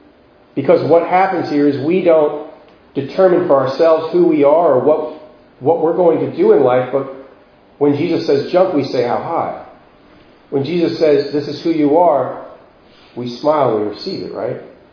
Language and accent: English; United States; I'm going to tell you, I'm an American. I grew up an American, right?